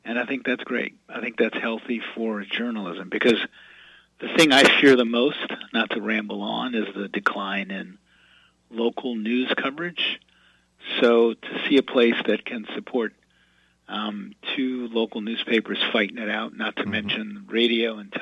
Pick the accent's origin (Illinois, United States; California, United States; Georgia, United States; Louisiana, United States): Louisiana, United States; New Orleans; And as a kid growing up in New Orleans, I had access to only two newspapers, the States Item and the Times-Picayune.